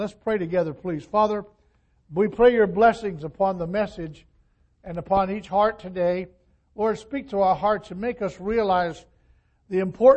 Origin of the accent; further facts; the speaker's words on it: Florida, United States; because I grew up in Florida. I'm a Florida person.